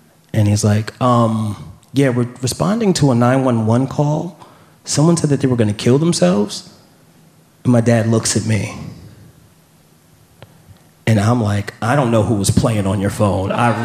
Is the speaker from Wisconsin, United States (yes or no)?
no; New York, United States